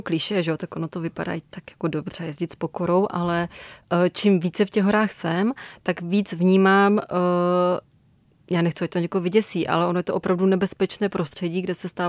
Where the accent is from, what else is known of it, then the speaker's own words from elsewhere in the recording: Opava, Moravian-Silesian Region, Czechia; Já jsem z Opavy původem, takže jsem tak pendlovala dětství Jeseníky, Beskydy.